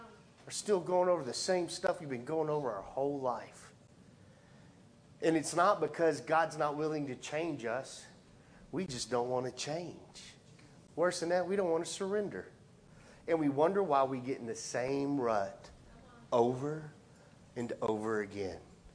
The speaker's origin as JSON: {"language": "English", "town": "Lubbock", "region": "Texas", "country": "United States", "tie": "born or raised there", "said": "I was born and raised in Lubbock, Texas. Never left."}